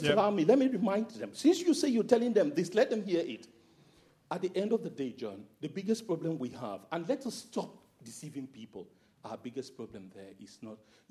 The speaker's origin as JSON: {"language": "English", "town": "Mobudu", "country": "Nigeria", "lives_now": "London, United Kingdom", "said": "I'm a Roman Catholic priest. I work in South London. I'm from Mobudu, the tip that comes into Cameroon, at the bottom there near the sea."}